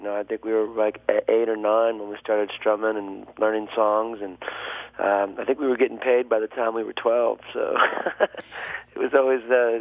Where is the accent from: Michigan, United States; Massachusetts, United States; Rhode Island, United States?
Michigan, United States; Waterford; I grew up playing with a cousin of mine who actually grew up a bit more closer to Milford and Highland.